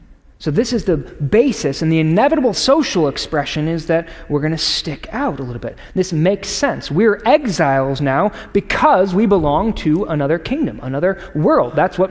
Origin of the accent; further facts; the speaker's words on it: Chicago, Illinois, United States; Yes, I'm from Chicago. Of course we know how to make pizza.